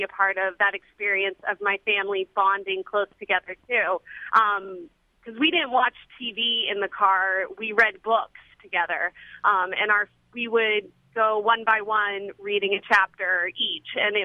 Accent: Lake Tahoe, United States; I grew up in Lake Tahoe, and so we had ample opportunity to camp around a short distance away from our house

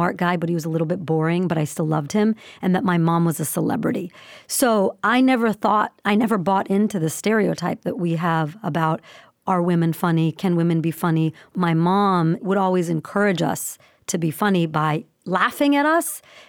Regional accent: the South, United States; My parents were immigrants. I grew up in the South. I'm smaller than everyone else.

